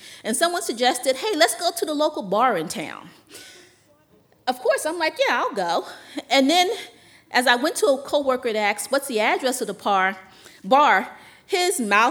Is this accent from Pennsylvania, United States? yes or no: yes; Philadelphia, Pennsylvania, United States; I'm from Philly. I can handle rough.